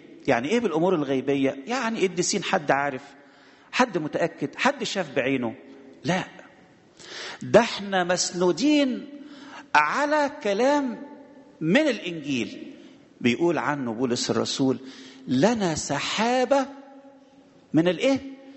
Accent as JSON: {"language": "Arabic", "country": "Egypt", "said": "احنا مصريين"}